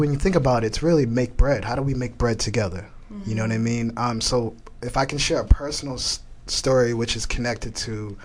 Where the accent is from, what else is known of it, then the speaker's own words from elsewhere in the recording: Tennessee, United States; But hey, I'm also from Tennessee, so I do a little country, you know.